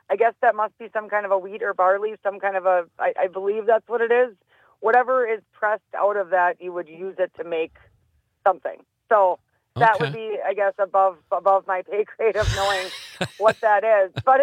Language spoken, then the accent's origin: English; Mayville, Wisconsin, United States; Dodge County, I was born and raised in Mayville, Wisconsin. Dodge County is one of those communities that just takes care of each other.